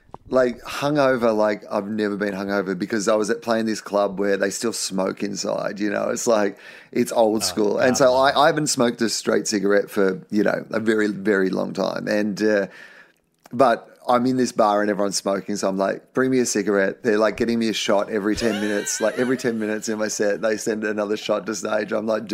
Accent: Australia; because I'm Australian.

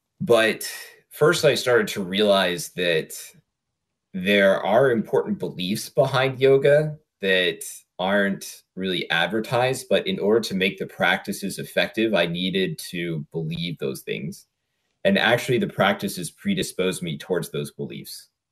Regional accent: Washington, District of Columbia, United States; Now, I had a lot of biases growing up in Washington, D.C. My family was ostensibly Jewish, but really scientifically materialist.

